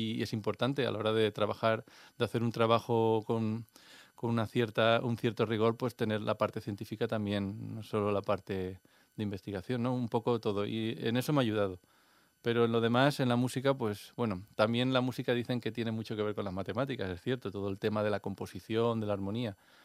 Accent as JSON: {"language": "Spanish", "town": "Valencia", "region": "Valencian Community", "country": "Spain", "said": "en mi barrio, donde yo soy del Cabañal, ahí había 3 bandas, ahora no sé si hay 4."}